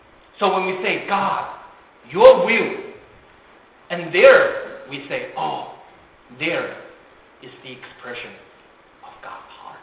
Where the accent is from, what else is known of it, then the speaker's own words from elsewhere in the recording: Hong Kong; accent: Mandarin-speaking accent; also born or lived in Taiwan; You know, I came from, I was born in Hong Kong, And when I was very young, I was in Taiwan. And I spent my teenager years in Hong Kong. Even though my Cantonese was okay, so-so, I can understand, I can speak